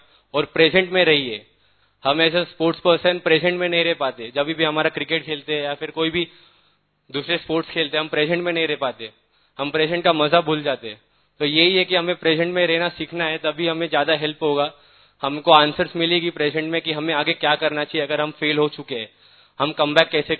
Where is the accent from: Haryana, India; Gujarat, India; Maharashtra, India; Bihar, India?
Maharashtra, India; Mumbai; और मैं बॉम्बे से हूँ